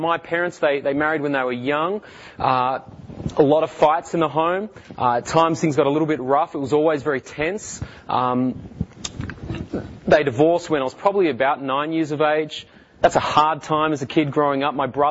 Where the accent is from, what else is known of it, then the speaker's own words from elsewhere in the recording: Melbourne, Victoria, Australia; I am from Melbourne. I grew up in Melbourne. I'm married. I've been married about 10 years.